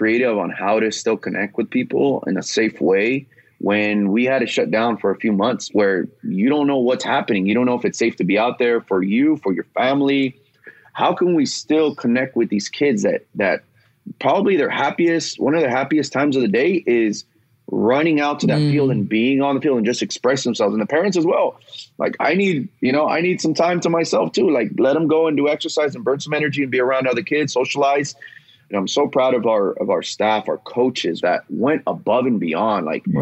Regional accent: San Fernando Valley, California, United States; I grew up playing in the San Fernando Valley, really.

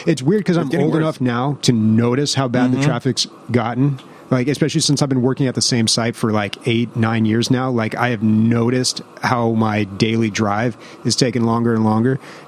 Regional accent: San Diego, California, United States; You could live, you know, where I grew up in East County, and that's going to be a lot cheaper.

